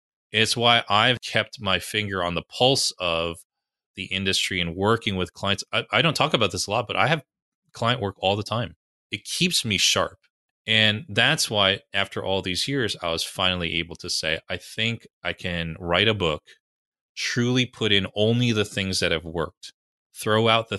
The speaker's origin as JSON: {"language": "English", "region": "New Jersey", "country": "United States", "tie": "born or raised there", "also_born_or_lived": "New York City", "said": "Hockey's not big where I grew up in New Jersey, New York City. You know, we're all baseball, football, basketball people."}